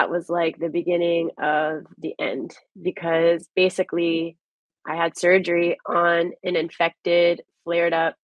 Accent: Maryland, United States; I'm from Maryland originally. The theater that I used to see all the dance companies was the Kennedy Center.

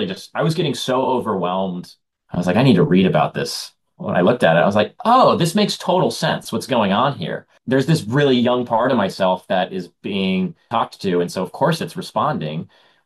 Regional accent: Laguna Beach, California, United States; I'm from Laguna Beach.

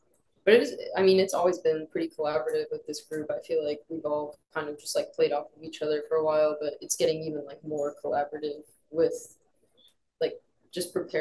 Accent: Sarasota, Florida, United States; now in Boston, United States; I'm from Florida, like Sarasota, Florida. There's like a bit of a scene, but not really in the way that like there is for Boston.

